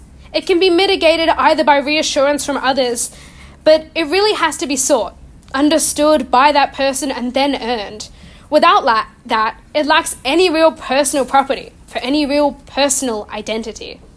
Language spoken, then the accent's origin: English; Australia; born there; I'm an Australian-born girl